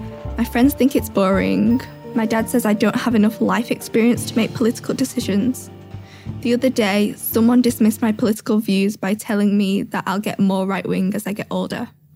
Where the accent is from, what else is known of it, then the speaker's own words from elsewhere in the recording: Warrington, North West England, United Kingdom; My granddad and a man called Len England formed the Labour Party in Warrington. It's my hometown too.